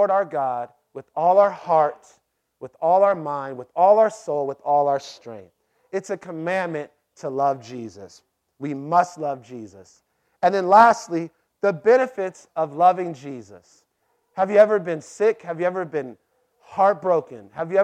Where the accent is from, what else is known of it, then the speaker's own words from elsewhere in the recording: Los Angeles, California, United States; because I have a Christian background, I grew up in Los Angeles, that's why I love you.